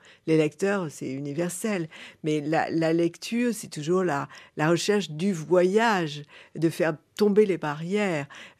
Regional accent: Lorient, Brittany, France; born there; qui était parti par ma ville natale, Lorient, vers les Indes

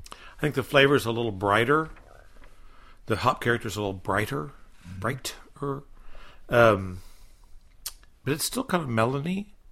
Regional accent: Colorado, United States; El Dorado, because I'm from Colorado, is a relatively new kid on the block.

